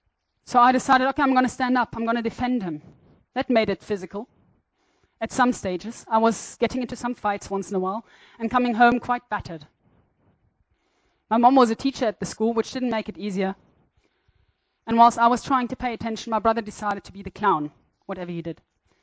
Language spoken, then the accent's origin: English; Windhoek, Khomas, Namibia; also born or lived in Germany; I was born in Germany. When I was three, we moved to Namibia because my father is Namibian. And I grew up in Windhoek.